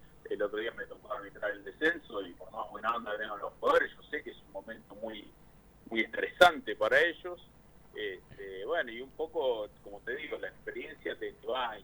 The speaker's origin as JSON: {"language": "Spanish", "town": "Punta Alta", "region": "Buenos Aires Province", "country": "Argentina", "tie": "born there", "lives_now": "La Plata, Argentina", "said": "nací en Punta Alta, viví muchos años en Buenos Aires y en La Plata desde el 98, pero la realidad es que me considero platense más porque desde el día que llegué me enamoré de la ciudad, me casé acá, tuve mis hijos acá"}